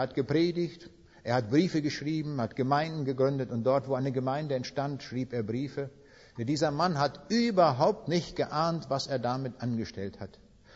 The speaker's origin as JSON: {"language": "German", "town": "Königsberg", "region": "Kaliningrad Oblast", "country": "Russia", "tie": "born or raised there", "said": "Ich habe das abends an den Leuten dort in Königsberg auch gesagt. Das war mal meine Heimat, es ist nicht mehr."}